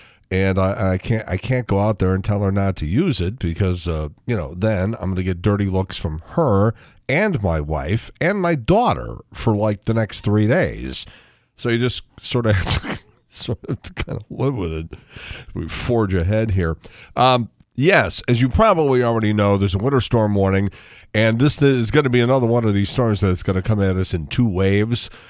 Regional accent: Chicago, Illinois, United States; I'm from Chicago, as you know. And so, you know, I guess I lean towards the Bears a little bit.

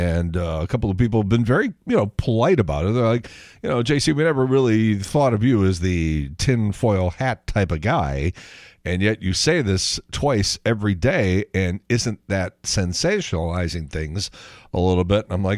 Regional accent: Chicago, Illinois, United States; Like, I grew up in Chicago and people said Colorado, and not till I moved to St. Louis did I hear Colorado.

